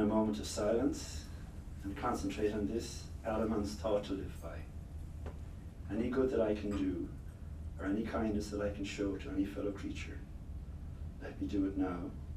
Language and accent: English; Ireland; So I'm not that old. So I was born in 1953 in Ireland.